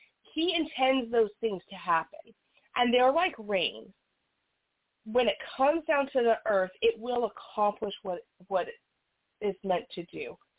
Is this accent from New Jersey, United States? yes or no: no; Las Vegas, Nevada, United States; we're from Las Vegas. So Las Vegas is a vast desert, okay?